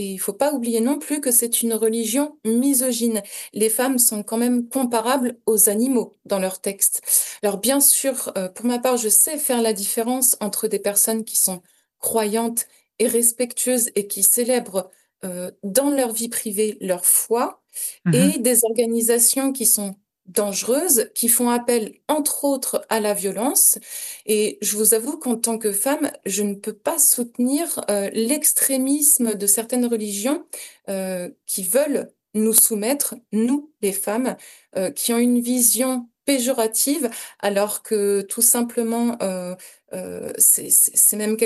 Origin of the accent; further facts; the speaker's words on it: France; born there; Je suis née en France et c'est la terre qui m'a portée